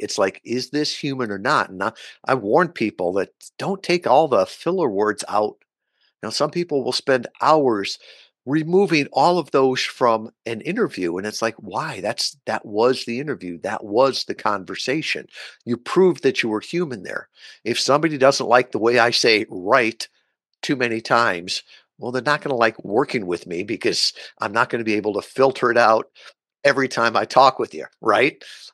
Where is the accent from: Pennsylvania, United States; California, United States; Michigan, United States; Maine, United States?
Michigan, United States; Kalamazoo; They remembered that I was from Kalamazoo.